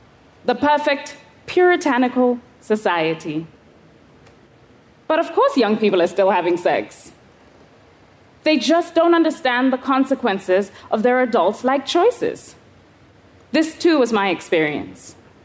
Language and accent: English; Kenya; I was 11 years old, growing up in Kenya.